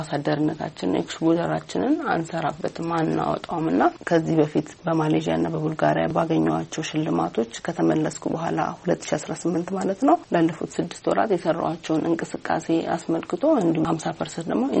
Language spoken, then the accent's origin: Amharic; Dire Dawa, Ethiopia; now in Addis Ababa, Ethiopia; ተወልጄ ያደግኩት በድሬዳዋ ከተማ ነው። አዲስ አበባ ከመጣሁ በኋላ በፋሽንና በሞዴሊንግ ኢንዱስትሪ ውስጥ ተሰማራሁኝ።